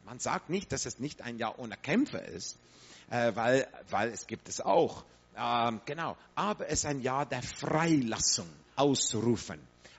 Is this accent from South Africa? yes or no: yes; South Africa; born there; German is a second language; ich bin in Südafrika geboren. Mein Vater war dritte, vierte Generation Franzose. Und ich habe eine schottische Mutter. Meine Mutter kommt aus Schottland.